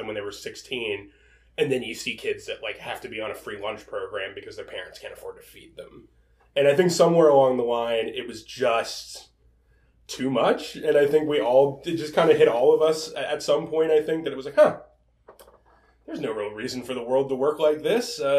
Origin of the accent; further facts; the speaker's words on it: Mason, Ohio, United States; where we grew up in Mason, like, you know, yeah, it is, like, a super upper-middle-class area, but, like, the rural poverty that was there before we got there never left.